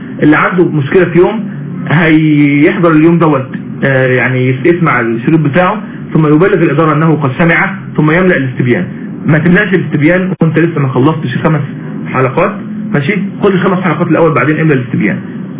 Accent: Mansoura, Dakahlia, Egypt; يعني مثلا احنا من المنصورة فنطلع دمياط الجديدة

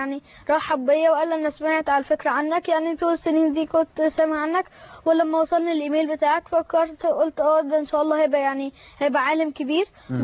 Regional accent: Egypt; انا طفل مصري

